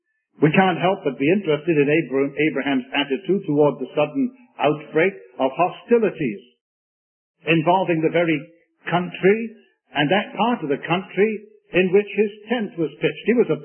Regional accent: Wales, United Kingdom; When I was a young boy, I was growing up in South Wales in Britain. It was during the Second World War.

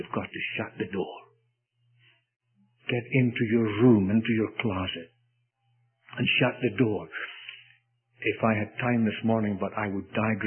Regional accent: Scotland, United Kingdom; And being a Scot, I don't like instant tea.

